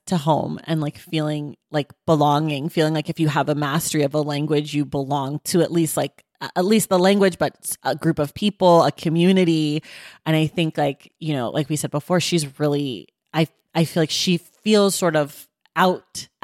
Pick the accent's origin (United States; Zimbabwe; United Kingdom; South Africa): United States; It's different because like I'm black American. So my black family has been here longer than my white family